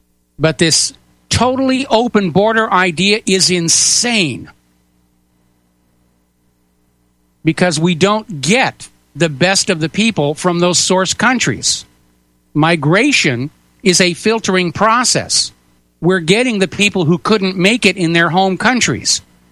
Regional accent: Boston, Massachusetts, United States; born there; I'm an American. I was born in Boston. One of my ancestors signed the Declaration of Independence.

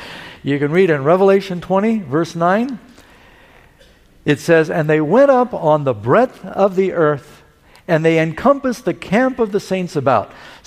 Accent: New York City, New York, United States; born or raised there

